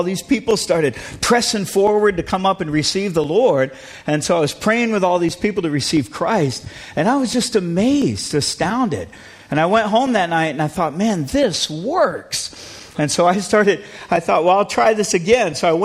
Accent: DR Congo; now in United States; As Pastor said, I grew up in the Congo. My parents were missionaries.

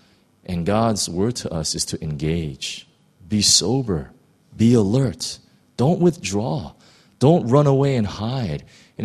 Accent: Los Angeles, California, United States; growing up in Los Angeles, I've been held up twice by gunpoint.

